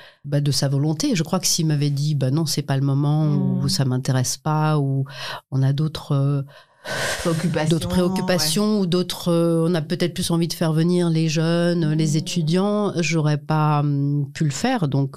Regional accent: Illzach, Grand Est, France; Je viens de Mulhouse, enfin d'Ilzac, plus précisément d'un quartier, d'une banlieue, mais ce n'était pas avec les grandes tours, mais c'était quand même un quartier.

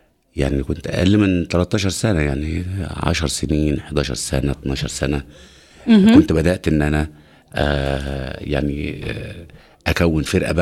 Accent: Upper Egypt, Egypt; now in Cairo, Egypt; انا من الصعيد فانا هربان من اهلي هربان من ابويا ومن اخواتي وكده ولا وجاي القاهره

